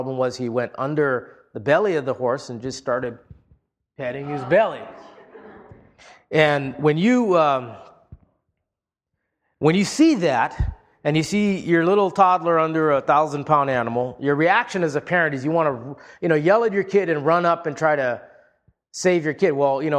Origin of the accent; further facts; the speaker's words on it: Hawaii, United States; I grew up in Hawaii. I can attest to being tossed by waves.